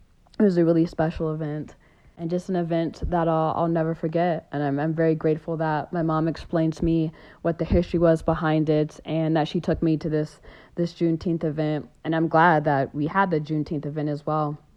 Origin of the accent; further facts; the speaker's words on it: Midland, Texas, United States; I was a little girl, I think maybe about around 7, and I grew up in Midland, Texas.